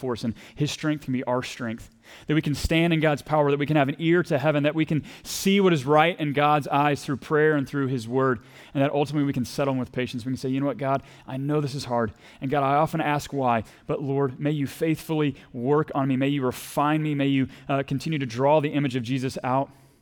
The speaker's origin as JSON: {"language": "English", "region": "Texas", "country": "United States", "accent": "Texas", "said": "She's got a great accent, even better than my Texas accent."}